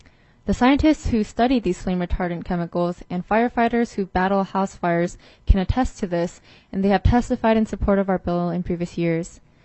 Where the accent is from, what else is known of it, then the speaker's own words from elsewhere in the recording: Alaska, United States; Growing up in Alaska, I've always felt truly blessed, believing that Alaska was pristine lands.